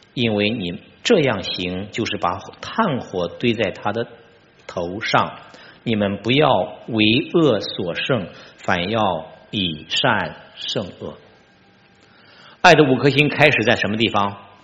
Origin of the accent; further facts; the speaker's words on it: China; 我们中国人在表演的时候呢，就是不同的想法